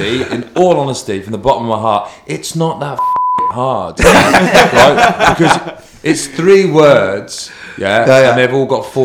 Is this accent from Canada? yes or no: no; Coventry, West Midlands, United Kingdom; our look on where we come from and our hometown, we come from Coventry